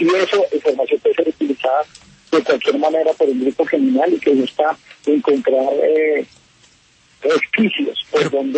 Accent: Colombia; Como colombianos, como fuerza pública, nadie más interesado en que se conozca la verdad, pero toda la verdad.

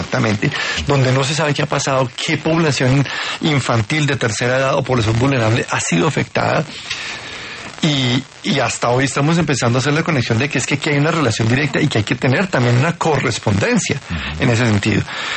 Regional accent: Colombia; y que los tenemos que asumir como colombianos

